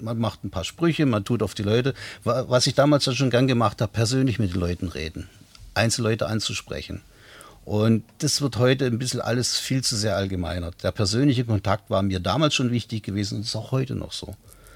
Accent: Berlin, Germany; born there; Ich bin garantierter gebürtiger Berliner. Und zwar Westberliner. Ich betone das nochmal. Und ich habe halt, die Berliner haben extra eine Schnauze. Eine ganz freche Schnauze, man muss sich durchsetzen können.

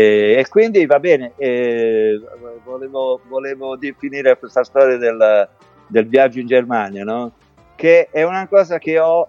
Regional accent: Castellana Grotte, Apulia, Italy; first language Castellanese dialect; Italian is a second language; sono i testi in dialetto stretto di Castellana Grotte, perché io fino a 6 anni ho parlato solo dialetto, quindi è la mia prima lingua.

